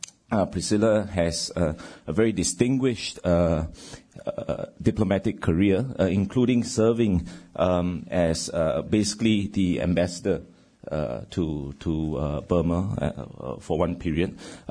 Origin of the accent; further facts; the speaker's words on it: Singapore; now in United States; I'm from Singapore. I've been here a year.